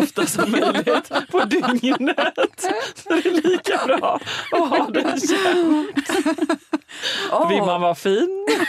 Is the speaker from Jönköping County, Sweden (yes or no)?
no; Gothenburg, Västra Götaland County, Sweden; man som göteborgare då inte får säga att man inte alls vi flyttar tillbaka till Göteborg